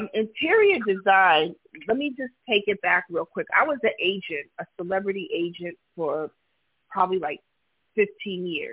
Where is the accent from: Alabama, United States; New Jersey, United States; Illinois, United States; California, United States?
New Jersey, United States; You know, I'm a chick from Jersey